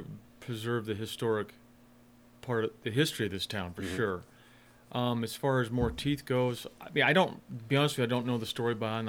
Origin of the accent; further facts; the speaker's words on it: California, United States; I'm from California originally. It's absolute chaos and fiscal mismanagement over there to the nth degree.